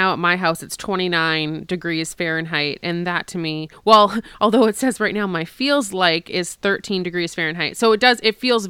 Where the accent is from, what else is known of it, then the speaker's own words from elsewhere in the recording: Massachusetts, United States; And I'm from Massachusetts, so we have all four seasons, and it doesn't get usually unbearably hot.